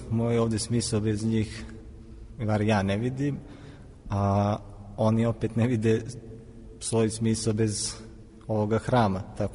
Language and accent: Serbian; Peja, Kosovo; now in Mitrovica, Kosovo; Ja sam iz Peći. Do 1999. godine bili smo u Peći. Kasnije smo došli ovde u Kosovskoj Mitrovici.